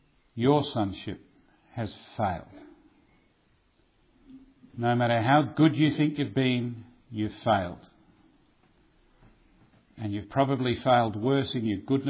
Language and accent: English; Australia; I come from Australia. You sent most of your black sheep out there, didn't you?